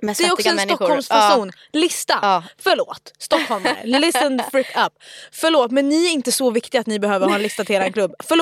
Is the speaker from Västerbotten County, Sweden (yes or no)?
yes; Umeå, Västerbotten County, Sweden; Men alltså i Umeå, där jag kommer ifrån, shoutout till er